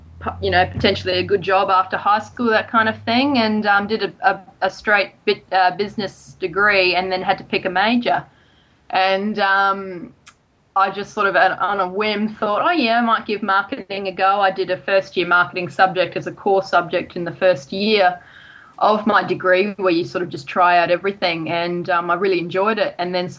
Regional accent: New Zealand; accent: New Zealand; I lost my New Zealand accent very long ago, unfortunately, but, you know.

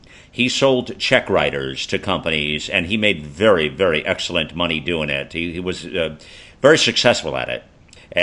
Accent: the South, United States; I was from the South, you know.

